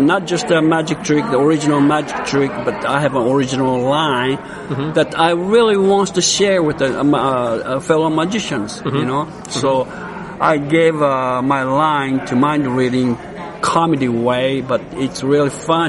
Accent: Tokyo, Japan; English is a second language; I'm from Tokyo, and all the way from Tokyo

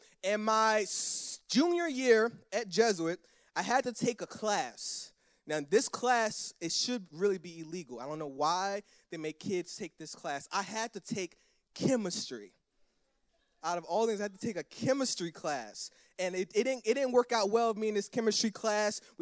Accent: Kenner, Louisiana, United States; by growing up in Kennebrook. So I'm like, this is great. I'm out of Kenner.

